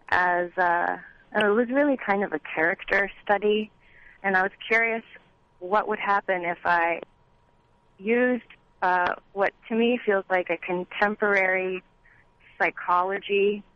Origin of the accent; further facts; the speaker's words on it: New England, United States; now in California, United States; And I'm from New England. I live in California now, and that's because I cannot handle the winter.